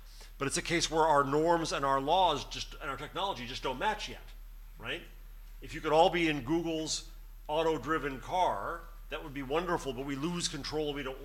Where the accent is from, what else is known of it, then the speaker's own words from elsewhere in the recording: United States; Everyone, and I was, as an American, I was freaked.